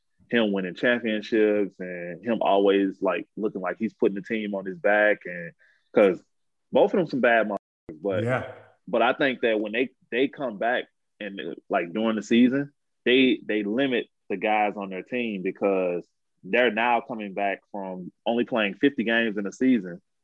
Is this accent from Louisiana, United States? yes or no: yes; New Orleans, Louisiana, United States; No, I'm from New Orleans.